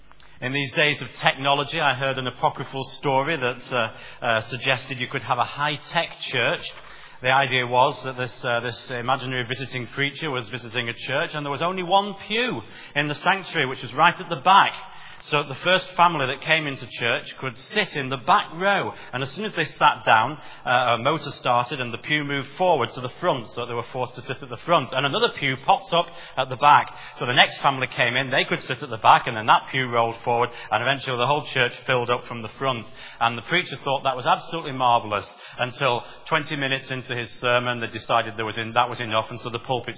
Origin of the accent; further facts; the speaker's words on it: England, United Kingdom; also born or lived in Wales; I'm originally English, and of course I live in England, but I lived for many, many years in Wales.